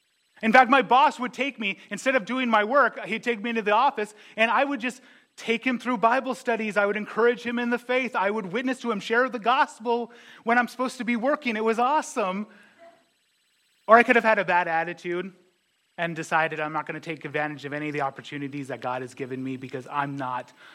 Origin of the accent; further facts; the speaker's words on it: North Dakota, United States; I grew up in North Dakota, and there was something I noticed amongst my peers. Everybody hated living in North Dakota.